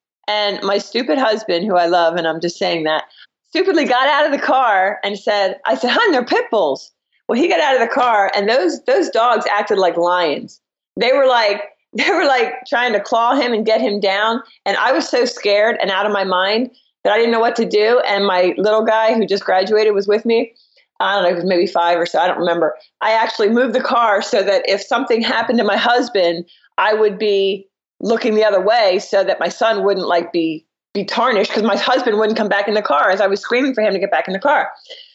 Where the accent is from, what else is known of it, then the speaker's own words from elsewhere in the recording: Winchester, Virginia, United States; now in Richmond, United States; I'm from Winchester, Virginia, which is a far out DC suburb where I was a realtor for 13 years